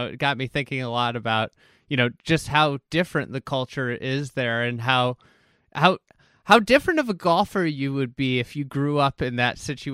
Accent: Scotland, United Kingdom; But growing up in Scotland

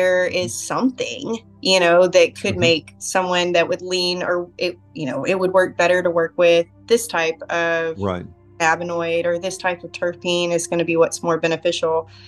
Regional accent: the South, United States; I mean, it could be Kanavasana. I'm from the South.

